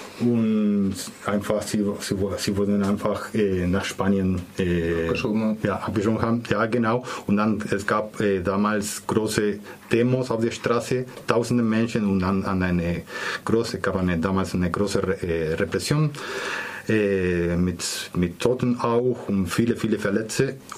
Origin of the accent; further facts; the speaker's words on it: Uruguay; German is a second language; ich komme aus Uruguay